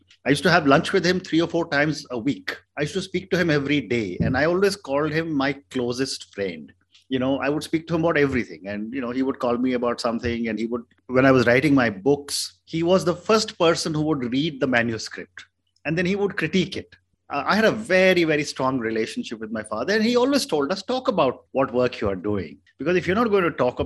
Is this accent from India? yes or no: yes; India; Having said that, I'm come from India.